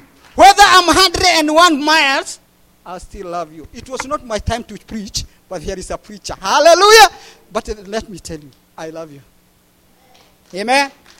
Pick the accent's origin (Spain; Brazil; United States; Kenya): Kenya; Excuse me, I'm a Kikuyu from down there. So L and R, they